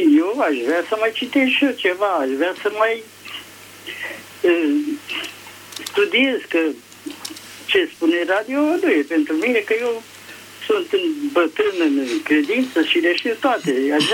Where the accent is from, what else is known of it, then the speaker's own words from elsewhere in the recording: Alexandria, Teleorman, Romania; Sunt din Alexandria.